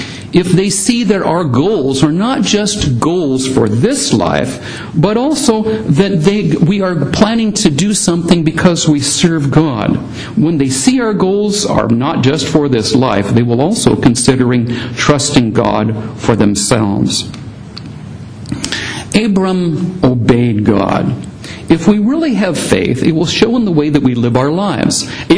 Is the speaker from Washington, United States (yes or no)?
yes; Richland, Washington, United States; now in Philippines; When we moved from the Philippines I grew up here in Richland, and when I moved from Richland to the Philippines in 1984